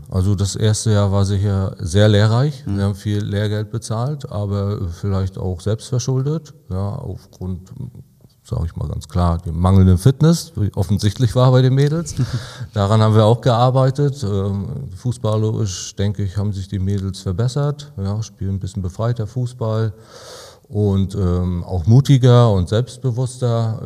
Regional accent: Nossendorf, Mecklenburg-Vorpommern, Germany; Auf einem kleinen Dorf, Nossendorf, bei Demmin, da wo ich herkomme.

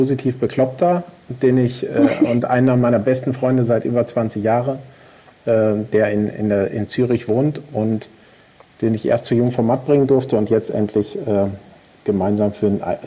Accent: Haltern am See, North Rhine-Westphalia, Germany; Das ist meine Heimatstadt und ich glaube, zu Hause kann man sich an vielen Orten der Welt fühlen, aber die Heimat hat man doch nur einmal.

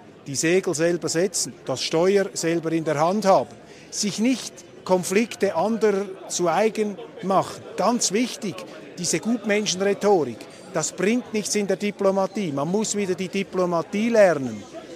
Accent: Switzerland; Als Schweizer ziehe ich aus diesem Referat eine Bestätigung eigentlich für alles

